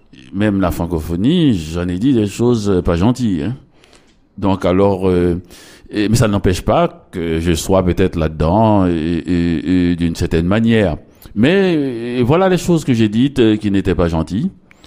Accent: Petit-Goâve, Ouest, Haiti; Donc, Petit Gouave, j'ai passé mon enfance à Petit Gouave.

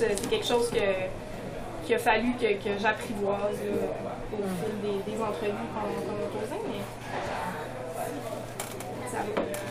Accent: Quebec, Canada; Je viens de la Côte-Nord, c'est sûr que j'ai mes souvenirs à moi.

